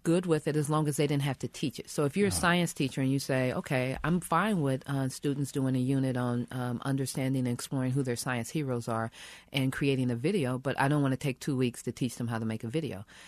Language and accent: English; Kansas City, Missouri, United States; growing up in Kansas City, we spent a lot of time at the school.